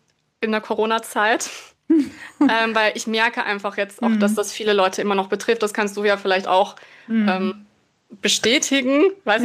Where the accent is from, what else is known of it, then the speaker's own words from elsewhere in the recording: Eisenstadt, Burgenland, Austria; now in Germany; In Eisenstadt. Genau, das ist so eine Kleinstadt im Großraum Wien.